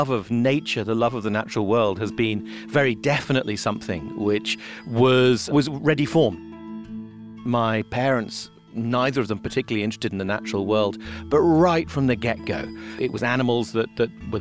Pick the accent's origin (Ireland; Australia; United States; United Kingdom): United Kingdom; England; Now, because I'm English, I am used to people using vast amounts of irony and sarcasm